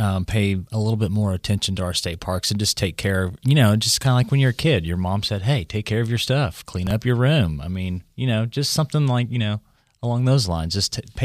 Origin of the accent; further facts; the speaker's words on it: Broken Arrow, Oklahoma, United States; Like, I was born and raised in Broken Arrow. I stayed in Broken Arrow, never went to Tulsa, never explored out.